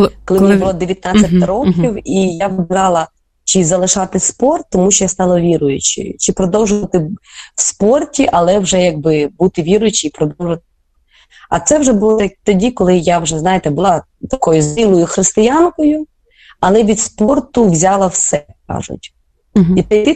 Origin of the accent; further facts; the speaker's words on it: Kotsiubynske, Kyiv Oblast, Ukraine; я народилася сама в Коцюбинському, СМТ Коцюбинське коло Києва. Це недалеко район Академістечка, якщо хтось є близько, то зорієнтується. І тут я і тренувалася.